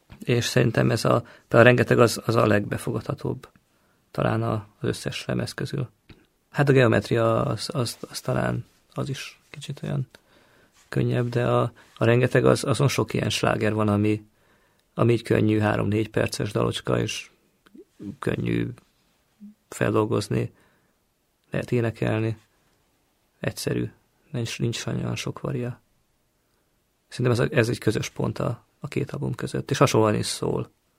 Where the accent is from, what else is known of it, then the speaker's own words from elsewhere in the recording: Makó, Csongrád-Csanád, Hungary; ez ott Makón van a nagyapámék házában, ahol én felnőttem.